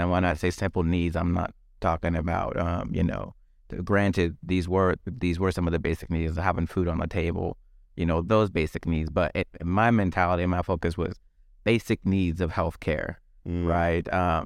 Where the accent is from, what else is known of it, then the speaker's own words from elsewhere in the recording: Liberia; I'm originally from West Africa. Country is called Liberia. And I actually was born during the Liberian Civil War.